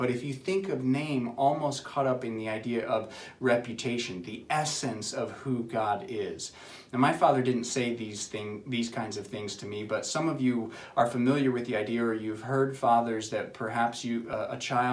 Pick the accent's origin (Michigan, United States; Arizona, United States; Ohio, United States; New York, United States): Ohio, United States; That we lived in the house the whole time that I was growing up in Ohio, a good chunk of the time that I was growing up in Ohio, so at least 15 years